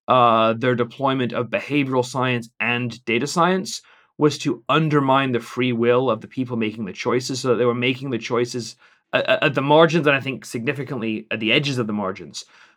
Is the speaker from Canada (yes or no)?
no; England, United Kingdom; as an Englishman